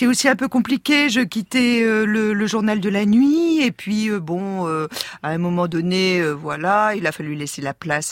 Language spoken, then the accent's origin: French; Brittany, France; Je suis bretonne.